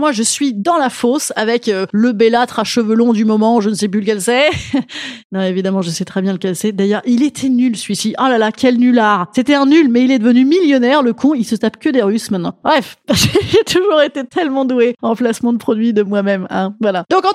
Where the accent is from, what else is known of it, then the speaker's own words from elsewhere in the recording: Rouen, Normandy, France; moi, je suis originaire d'Arouan. De Rouen, ça veut dire, voilà, Arouan, on dit d'Arouan, c'est du rouennais.